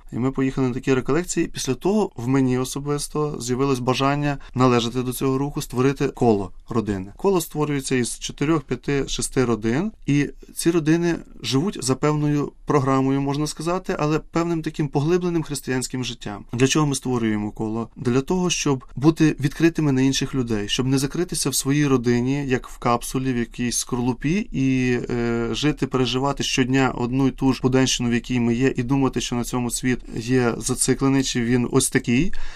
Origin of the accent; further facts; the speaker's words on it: Kyiv, Ukraine; Тому що ми, як кияни, бачимо, як ми завантажені в нашому житті і роботою своєю